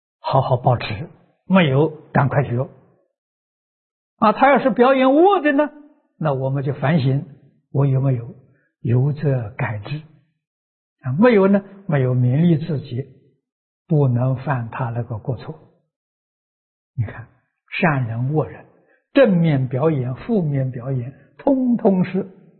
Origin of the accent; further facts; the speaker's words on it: China; 我们中国人习惯叫老师